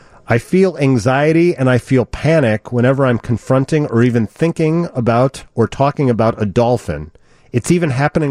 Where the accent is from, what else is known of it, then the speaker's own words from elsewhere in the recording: Australia; accent: Australian; Well, it's my, my Australian accent. Can't help myself. That's the way we grew up calling them.